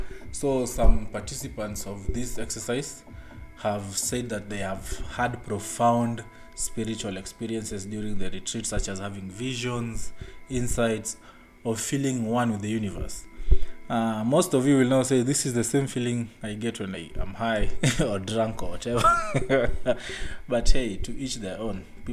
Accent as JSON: {"language": "English", "country": "Kenya", "said": "as a Kenyan, I can vaguely suggest"}